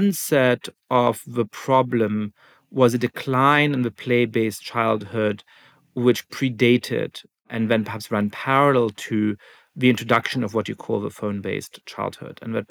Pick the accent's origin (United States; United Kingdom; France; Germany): Germany; when I was growing up in Germany.